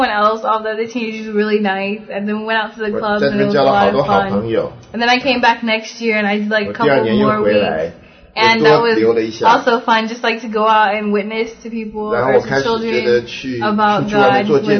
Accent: Houston, Texas, United States; I'm originally from Houston, Texas.

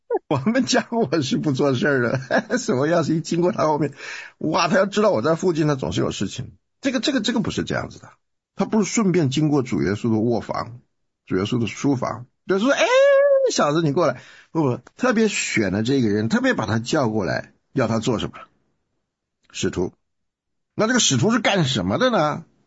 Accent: Taiwan; 但像我从台湾来，我真的我第一次听到

